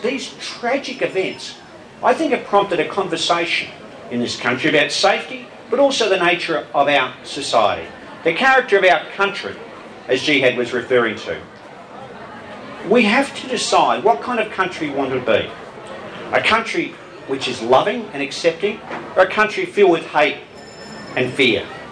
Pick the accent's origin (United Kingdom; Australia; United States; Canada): Australia; Ipswich, Queensland; When I tell you I'm from Ipswich in Queensland